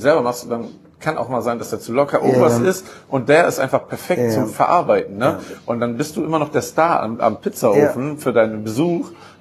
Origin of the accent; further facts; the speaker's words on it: Italy; Und das war als Italiener ziemlich gut, ne?